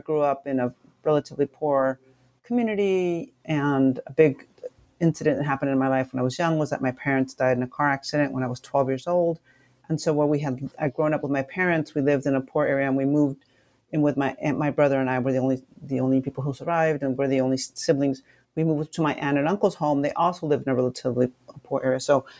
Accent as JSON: {"language": "English", "town": "San Jose", "region": "California", "country": "United States", "tie": "born or raised there", "said": "And I even grew up in the Bay Area. I grew up in San Jose, which is right about a 50-minute ride to Berkeley."}